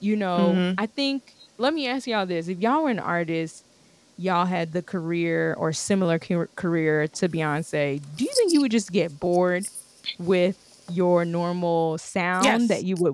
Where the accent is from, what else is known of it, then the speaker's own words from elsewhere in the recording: Texas, United States; As a Texan, I didn't grow up with country music